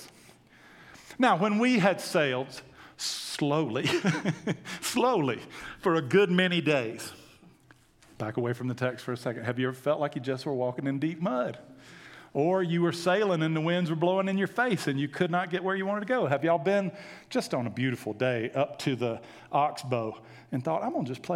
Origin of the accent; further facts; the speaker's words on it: Georgia, United States; I'm from Georgia. I don't know how you're supposed to pronounce that.